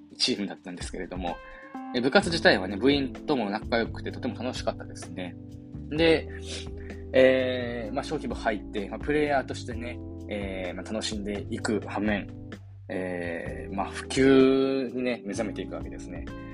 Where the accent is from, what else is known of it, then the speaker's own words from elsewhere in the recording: Miyazaki, Japan; 私ね宮崎県出身でして、宮崎県のね、中学校にね、進学するわけですね。